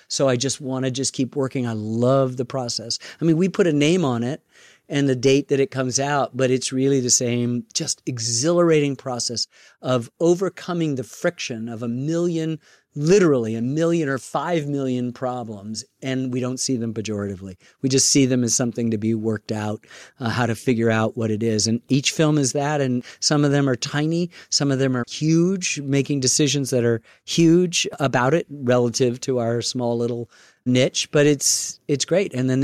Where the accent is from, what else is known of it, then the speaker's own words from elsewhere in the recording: New York, United States; now in New Hampshire, United States; My rent was growing up in Chelsea, and I moved to this house in New Hampshire, where I live now, same bedroom, same bed